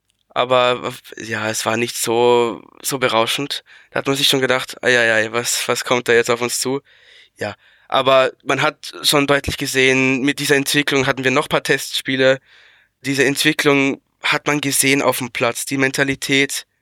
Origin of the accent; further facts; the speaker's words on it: Austria; ich als Österreicher bin natürlich sehr erfreut